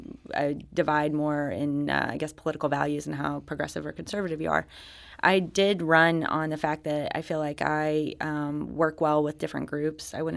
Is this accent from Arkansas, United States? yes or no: yes; Arkansas, United States; also born or lived in Oklahoma; I grew up in Arkansas and Oklahoma, and I got a postcard from Mizzou, and my stepdad brought me up to look at it, and I loved it.